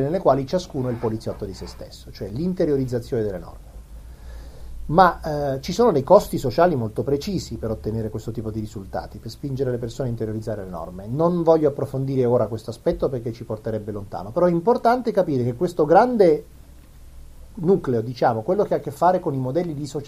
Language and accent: Italian; Abruzzo, Italy; born there; Io per esempio sono nato in Abruzzo